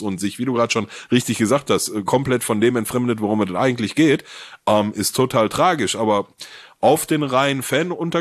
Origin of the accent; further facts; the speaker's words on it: Gelsenkirchen, North Rhine-Westphalia, Germany; Ich komme aus Gelsenkirchen, ne? Ich kann was ab.